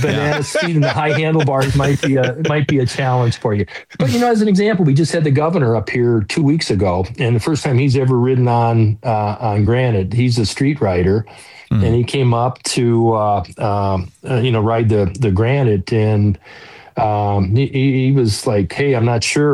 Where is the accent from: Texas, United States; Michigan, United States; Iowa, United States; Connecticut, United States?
Iowa, United States; I grew up in Iowa. And down there, they call it white rock or limestone